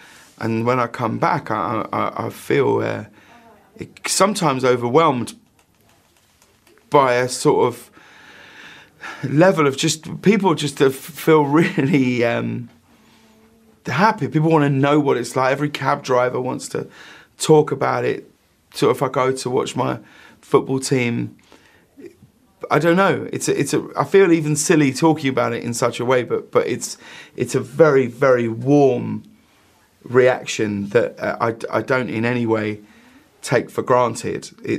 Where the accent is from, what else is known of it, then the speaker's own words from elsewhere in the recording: High Wycombe, South East England, United Kingdom; I remember growing up in High Wycombe thinking, going down to the Wycombe town centre, that was just the centre of the world